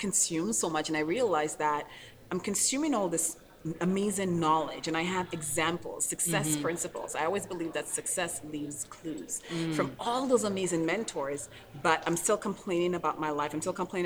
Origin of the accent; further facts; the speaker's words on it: St. Lucia; moved away as an adult; now in Toronto, California, United States; when I moved from the Caribbean, so I'm born and raised in St. Lucia, I moved to Toronto in 2003 at the age of 25.